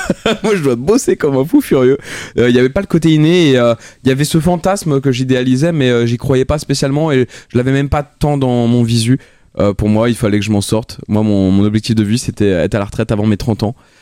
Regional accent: Corbeil-Essonnes, Île-de-France, France; Non, j'ai grandi dans le 91.

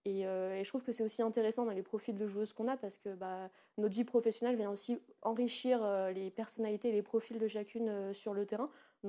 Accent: Auvergne-Rhône-Alpes, France; Moi, je suis originaire d'Auvergne, donc forcément, j'ai un rapport à la nature je suis très proche de la nature.

